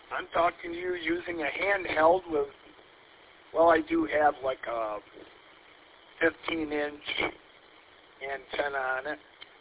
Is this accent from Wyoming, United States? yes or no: no; Muir, Michigan, United States; You'll have to look it up on Google, but I'm from Muir, Michigan. Actually, Sarnia is straight east of me.